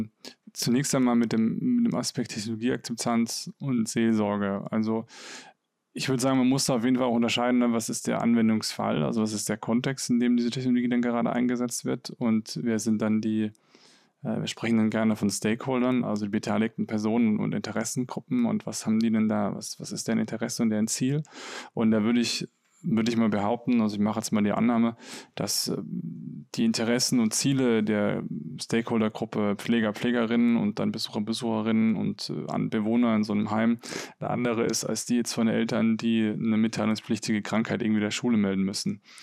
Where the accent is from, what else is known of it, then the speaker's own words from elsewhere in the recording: Karlsruhe, Baden-Württemberg, Germany; oder auch da, wo ich herkomme, nimmst du, keine Ahnung, Stadtkreis und den Landkreis Karlsruhe